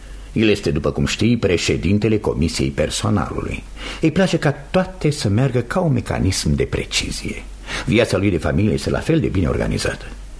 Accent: Orley, England, United Kingdom; M-am născut în Orley. Aici mi-am petrecut toată viața. M-am căsătorit cu o fată tot de aici

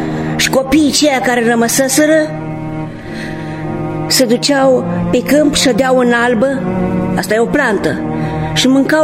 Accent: Gașba, Glodeni District, Moldova; din Gașba Glodeni.

